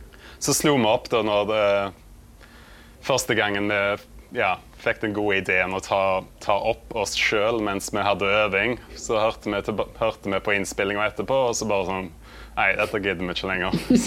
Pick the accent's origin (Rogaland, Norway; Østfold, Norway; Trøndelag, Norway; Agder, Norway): Rogaland, Norway; Vikedal; og jeg kommer fra Vikedal, som en veldig liten plass på Vestlandet. Så jeg 35 år nå